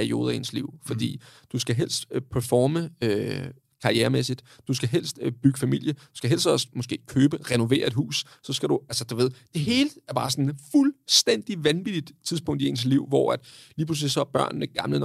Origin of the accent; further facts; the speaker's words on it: Capital Region of Denmark, Denmark; nu kommer jeg fra Vestegnen